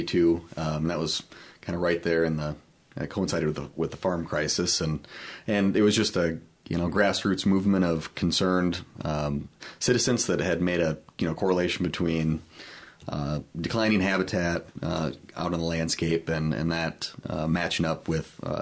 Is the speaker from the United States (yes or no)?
yes; Iowa, United States; So grew up in north central Iowa on a family farm as well.